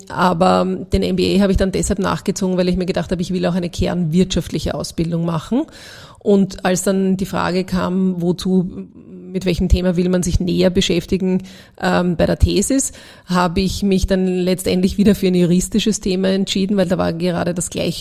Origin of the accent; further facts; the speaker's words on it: Austria; Das sind einfach tolle Player, auf die man, glaube ich, als Österreicherin nur stolz sein kann.